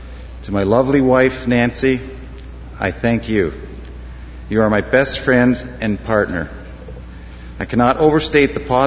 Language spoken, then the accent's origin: English; Scarborough, Ontario, Canada; As a boy growing up in Scarborough, I never dreamed as big as the Hockey Hall of Fame